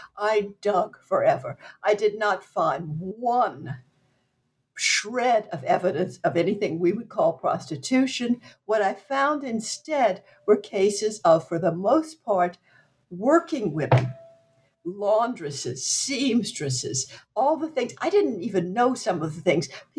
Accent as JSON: {"language": "English", "region": "Louisiana", "country": "United States", "tie": "born or raised there", "said": "I grew up in Southwest Louisiana. I grew up in a French family"}